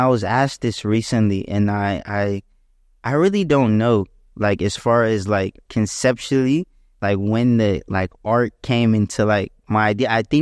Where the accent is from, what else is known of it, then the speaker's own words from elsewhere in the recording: Chuckatuck, Virginia, United States; I grew up in Virginia. Virginia, actually in a really small town called Chuckatuck, you know?